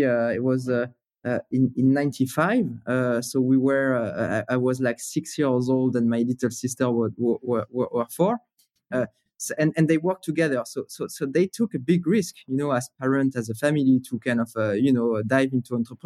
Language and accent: English; Paris, Île-de-France, France; growing up in Paris, it was, so first of all, gray, right? As the weather is mostly gray.